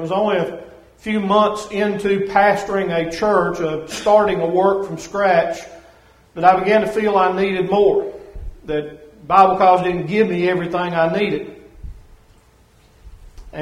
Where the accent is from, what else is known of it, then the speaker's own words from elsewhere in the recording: the South, United States; accent: Southern; she's a good, sweet Yankee lady, and she loves my Southern accent.